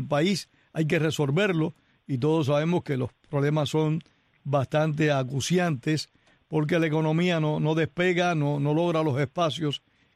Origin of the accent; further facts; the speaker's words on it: Cuba; Como cubano demócrata